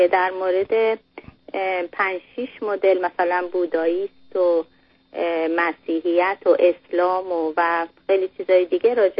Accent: Iran; born there; تو ایران به دنیا آمدم طبیعتاً مسلمون به دنیا آمدم، ولی از خانواده مذهبی نیستیم

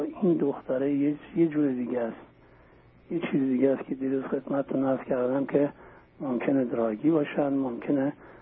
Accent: Iran; born there; moved away as an adult; also born or lived in Armenia; من بچه‌ای بودم که در ارمنی تو ایران به دنیا آمدم. 18 ساله بودم در ارمنستان رفتیم اونجا 17 سال زندگی کردیم.

